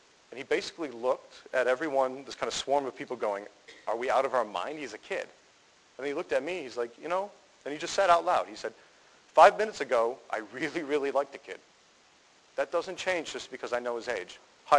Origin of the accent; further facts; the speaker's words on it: Buffalo, New York, United States; I'm from Buffalo, New York, but the interview was in Akron, Ohio, where he was based.